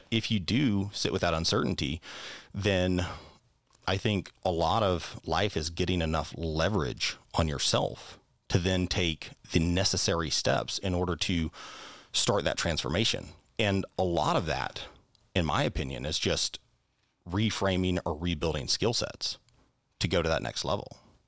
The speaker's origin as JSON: {"language": "English", "region": "Arkansas", "country": "United States", "said": "Arkansas, originally."}